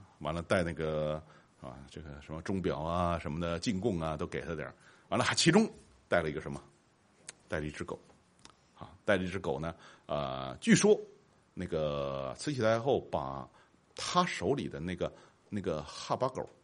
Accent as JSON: {"language": "Chinese", "country": "China", "said": "我们中国人很强烈的这种观念"}